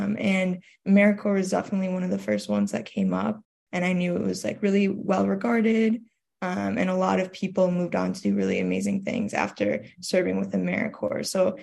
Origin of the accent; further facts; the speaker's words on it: Chicago, Illinois, United States; But I grew up in Chicago, so born and raised in the city.